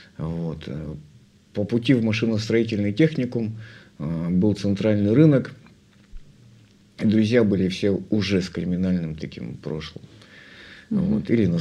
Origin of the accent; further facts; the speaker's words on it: Irkutsk, Irkutsk Oblast, Russia; Я родом с города Иркутска.